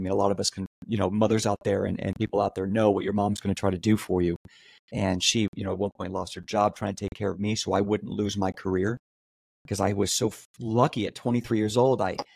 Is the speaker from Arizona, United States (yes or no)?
no; Haymarket, Virginia, United States; You know, I was raised in Haymarket, Virginia, in the middle of the woods. We had, you know, we were just good old boys out there.